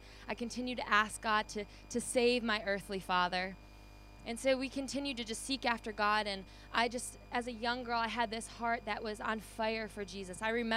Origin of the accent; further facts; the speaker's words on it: Orchard Park, New York, United States; And so I grew up in Orchard Park, New York, just around the Bills stadium